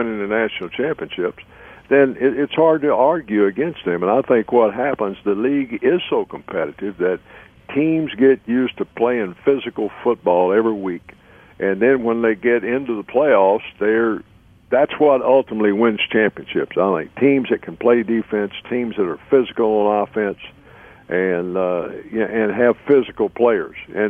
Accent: Texas, United States; and I grew up in Texas watching the game.

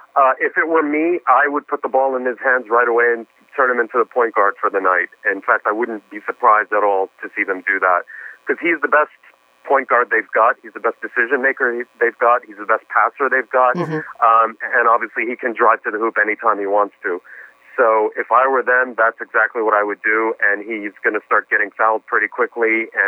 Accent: New York, United States; also born or lived in New Orleans / Boston; I lived in New Orleans for a while. I went to college in Boston. I grew up in New York.

